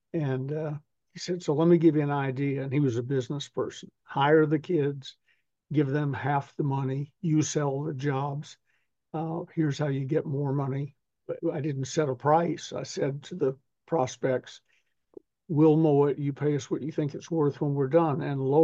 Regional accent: the South, United States; as a Southerner, as a fellow Southerner, I know what it's like when the pollen's up

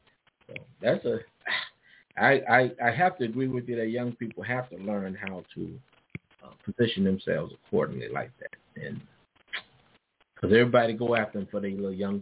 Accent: Illinois, United States; I know growing up in Illinois, we had to pass it with at least a 80%.

